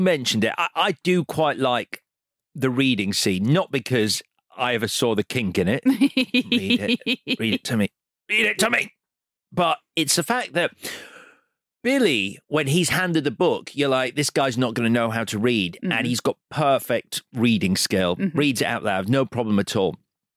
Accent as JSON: {"language": "English", "country": "Ireland", "said": "I'm Irish."}